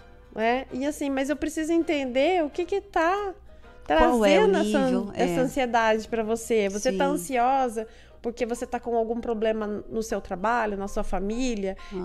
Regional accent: Taubaté, São Paulo, Brazil; Sou de Taubaté.

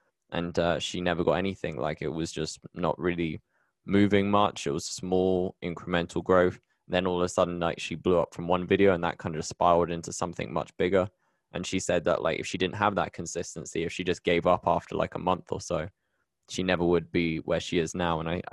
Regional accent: United Kingdom; now in Colombia; I'm British and based in Colombia

